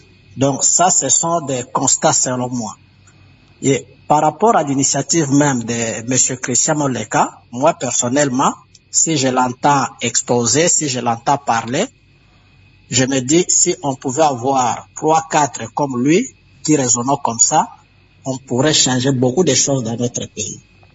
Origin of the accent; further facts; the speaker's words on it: DR Congo; Chez nous, en République démocratique du Congo